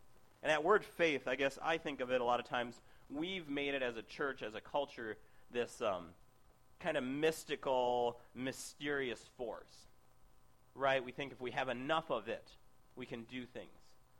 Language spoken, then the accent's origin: English; Minnesota, United States; One of the different architectural things from where I grew up in Minnesota and here is a lot of the houses here have